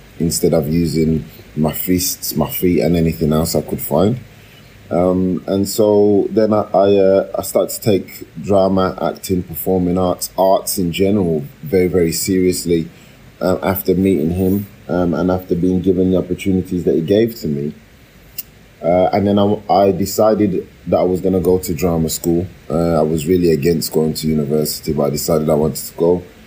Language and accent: English; Birmingham, West Midlands, United Kingdom; now in Coventry, United Kingdom; I grew up in Birmingham with my family, with my mainly my sisters and my mum and dad. I suppose the way I came up to Coventry is I was getting in a lot of trouble.